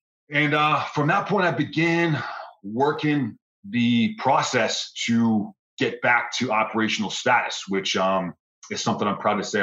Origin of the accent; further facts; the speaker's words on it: Boston, Massachusetts, United States; Boston, Mass, born and raised. Went to college up there. Went to University of Massachusetts at Lowell